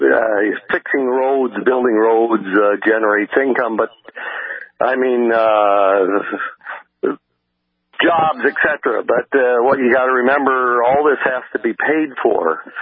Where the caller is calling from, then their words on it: North Dakota, United States; Emmons County.